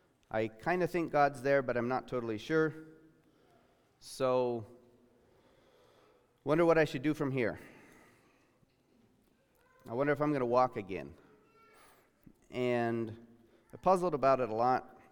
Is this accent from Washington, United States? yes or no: yes; Washington, United States; Summer of 95, I grew up basically in Washington State. Born and raised there, and the summer of 95 found me working in the Willamette Valley in Oregon